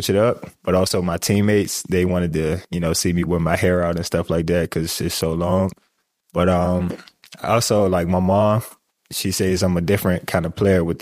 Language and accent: English; Washington, District of Columbia, United States; born there; No, I was born in Washington, D.C., but we moved around a lot. But I first started out in Fort Washington, Maryland at Friendly High School from 9th to 11th.